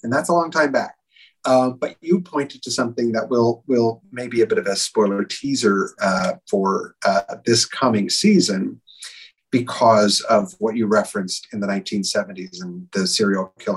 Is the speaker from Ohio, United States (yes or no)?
no; Brooklyn, New York, United States; born there; I was born in Brooklyn.